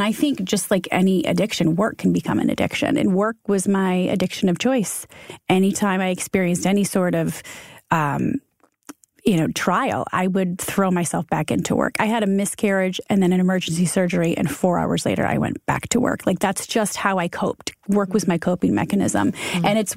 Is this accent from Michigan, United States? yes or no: yes; Michigan, United States; We're Midwest kids. I'm from Michigan.